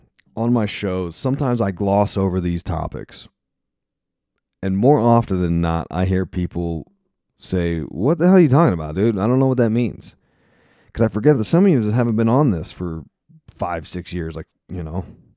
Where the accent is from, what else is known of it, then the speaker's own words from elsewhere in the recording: United States; As an American, all them British names, it sounds like everything sounds wonky doodle.